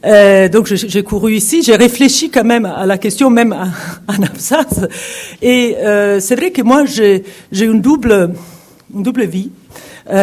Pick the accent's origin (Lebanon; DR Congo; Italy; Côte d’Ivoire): Italy; French is a second language; moved away as an adult; now in France; Moi, je suis une Italienne qui vit depuis longtemps à l'étranger. Je suis partie de l'Italie aussi pour des raisons personnelles.